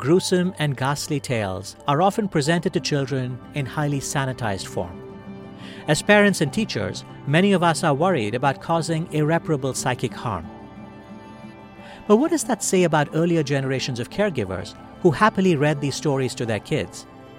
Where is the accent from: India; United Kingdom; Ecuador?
India; now in United States; I grew up in India, where traffic accidents and deaths were commonplace.